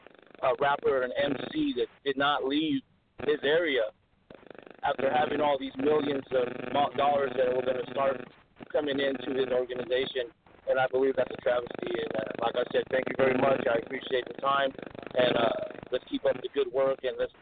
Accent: Washington, United States; We're from the Pacific Northwest up here in Washington State.

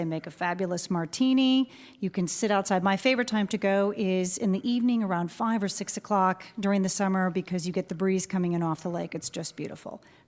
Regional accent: Detroit, Michigan, United States; No, you can't say that to me because I'm from Detroit.

